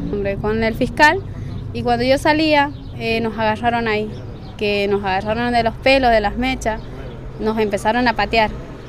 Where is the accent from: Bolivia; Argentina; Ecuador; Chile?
Bolivia; A la final nosotros somos bolivianos, todos somos hijos bolivianos, de hijos de bolivianos.